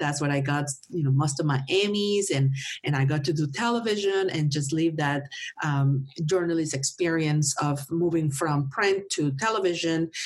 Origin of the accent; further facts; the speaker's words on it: northern Mexico, Mexico; now in United States; I was born and raised in Mexico, in the north part of Mexico, and with a lot of influence from the U.S., meaning music, products, and, you know, the whole culture from the U.S.